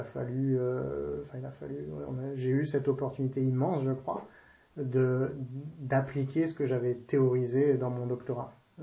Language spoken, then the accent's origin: French; France; je suis français, mais je représentais la Belgique, puisque j'avais fait mon doctorat en Belgique.